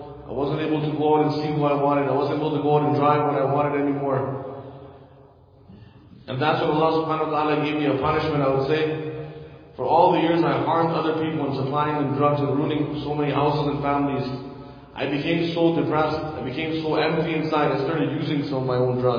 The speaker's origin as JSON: {"language": "English", "country": "Canada", "tie": "born or raised there", "said": "I grew up in Canada. I was born and raised in a very good Islamic household. My mother was an alima. My father was involved in Jamaat and Tabligh work."}